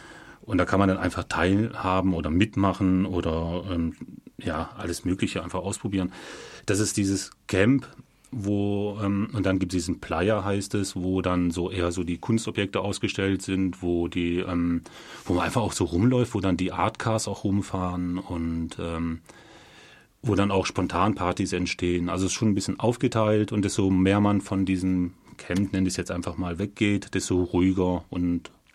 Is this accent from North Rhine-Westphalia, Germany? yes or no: no; Schwäbisch Hall, Baden-Württemberg, Germany; ich komme aus Schwäbisch Hall, ich bin 45 Jahre alt